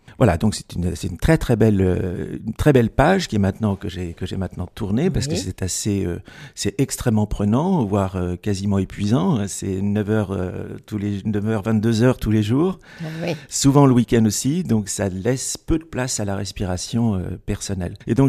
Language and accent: French; Paris, Île-de-France, France; born there; je suis né à Paris, j'ai toujours eu mon activité à Paris, théâtrale bien sûr.